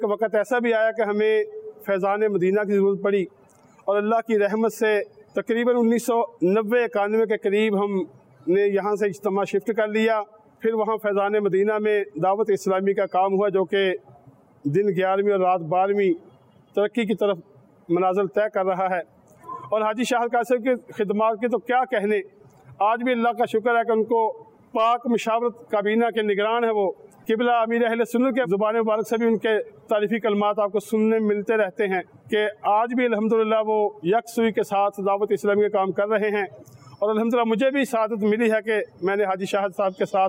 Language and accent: Urdu; Faisalabad, Punjab, Pakistan; اور میرا تعلق فیصل آباد سے ہے